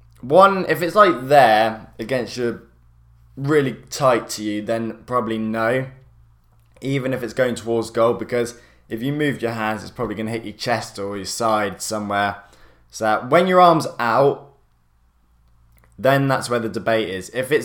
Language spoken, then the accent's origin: English; Australia; As an Aussie, I was more positive going into it